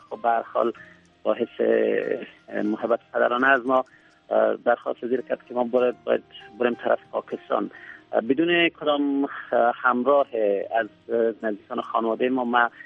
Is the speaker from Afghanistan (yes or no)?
yes; Kabul, Afghanistan; سنین تقریبا حدود 45 سال هست، از سال 48 در کابل در منطقه فاضل بیگ به دنیا آمدیم. در سنت‌های ابتدایی را در مکتب قلعه کاشف بودیم